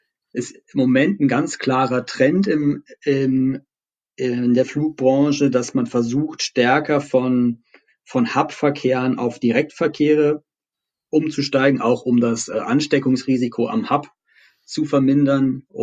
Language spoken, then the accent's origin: German; Berlin, Germany; Als Berliner hoffen wir natürlich stark darauf.